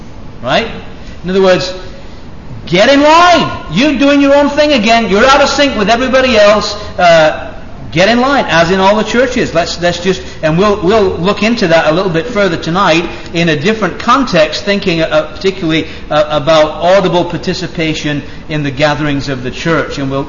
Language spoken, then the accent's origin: English; England, United Kingdom; now in United States; I'm an Englishman, by the way, although I live in America